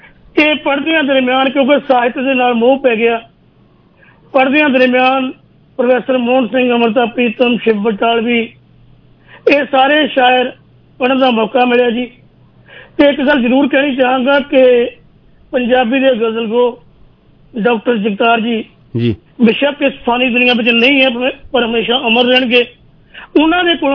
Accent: Rasulpur, Punjab, India; ਮੇਰਾ ਪਿੰਡ ਰਸੂਲਪੁਰ ਹੈ ਜੀ।

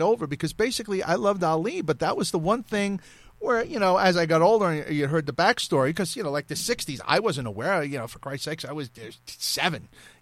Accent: New York, United States; I grew up in Long Island.

